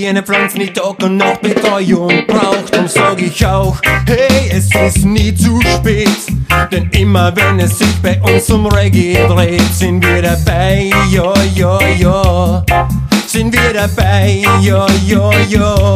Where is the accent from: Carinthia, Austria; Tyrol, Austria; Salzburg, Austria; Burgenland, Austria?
Carinthia, Austria; Weil bei uns in Kärnten ist es nicht so